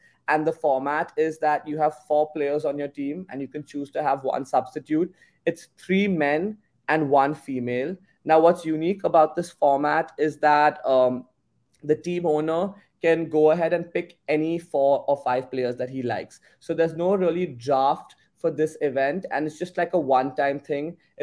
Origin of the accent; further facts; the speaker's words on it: Mumbai, Maharashtra, India; it's February 8th to 11th in my hometown, Mumbai.